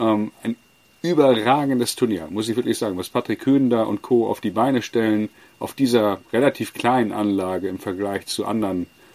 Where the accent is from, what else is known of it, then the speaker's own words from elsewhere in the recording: Hamburg, Germany; sage ich als Hamburger, ja, als Hamburger Jung, der Balljunge am Roten Baum war und Linienrichter und selber da im Verein gespielt hat, auch ein paar Jahre.